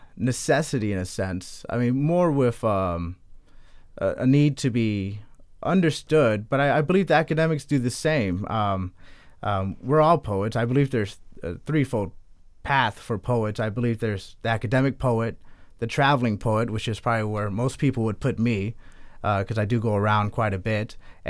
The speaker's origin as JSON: {"language": "English", "region": "Texas", "country": "United States", "said": "I am originally from Texas. I moved here in 2001."}